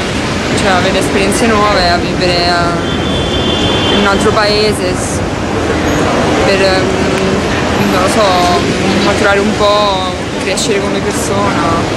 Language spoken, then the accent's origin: Italian; Spain; Italian is a second language; qui ci sono dei pericoli che in Spagna, soprattutto nel mio paese, non ci stanno proprio.